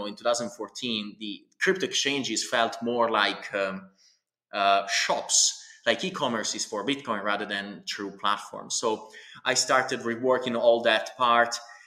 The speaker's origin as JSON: {"language": "English", "country": "Italy", "tie": "born or raised there", "second_language": "English", "said": "I grew up in a very small town in Italy. You can understand my accent, and that I'm Italian. I'm around 40 years old. I grew up in this small town, a farmer's town in Italy."}